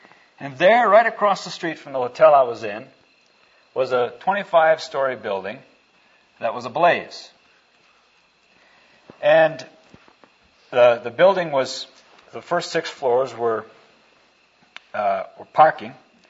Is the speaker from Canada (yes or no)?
no; Brazil; it was very exciting for me to be back in my home country again.